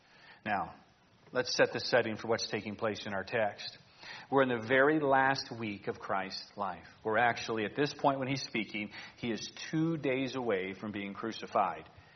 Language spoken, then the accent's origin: English; Cleveland, Ohio, United States; I grew up in Cleveland. I'm a Cleveland Browns fan.